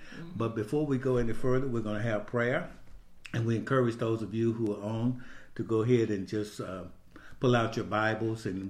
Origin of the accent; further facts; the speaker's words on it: Michigan, United States; we brought our snow shovel with us when we came from Michigan.